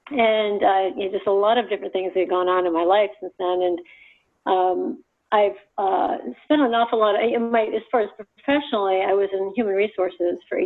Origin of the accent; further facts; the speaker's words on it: Boston, Massachusetts, United States; moved away as an adult; now in Los Angeles, United States; I'm actually from New England. I moved here from Boston 4 years ago. And after living in Boston for 30 years, I went to college in Boston and just stayed.